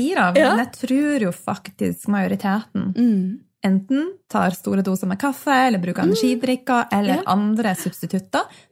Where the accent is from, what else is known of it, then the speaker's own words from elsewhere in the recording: Bodø, Nordland, Norway; for jeg er jo opprinnelig fra Bodø.